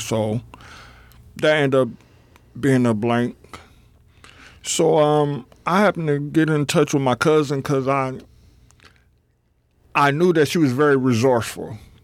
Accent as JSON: {"language": "English", "town": "Cleveland", "region": "Ohio", "country": "United States", "said": "I let him know I was from Cleveland, and then come to made me feel a little bit better."}